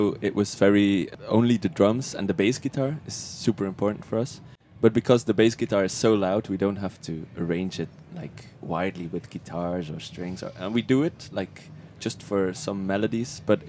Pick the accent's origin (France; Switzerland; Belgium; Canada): Belgium; Et pour nous, c'est chouette parce que nous sommes de la Belgique.